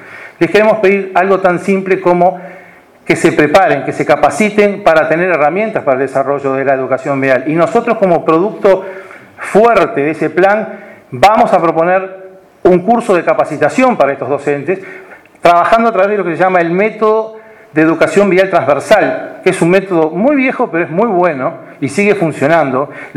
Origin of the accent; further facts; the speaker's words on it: Uruguay; el enamoramiento de la democracia que tenemos como uruguayos